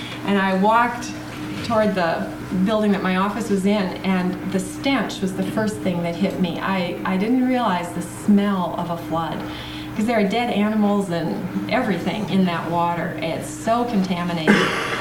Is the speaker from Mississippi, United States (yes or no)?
no; Brooklyn, New York, United States; I grew up in Brooklyn, New York, and I tried to imagine a flood there